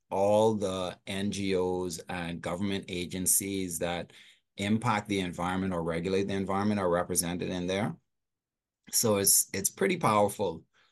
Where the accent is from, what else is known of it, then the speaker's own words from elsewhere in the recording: New Providence, Bahamas; Well, I'm Bahamian born and raised in New Providence.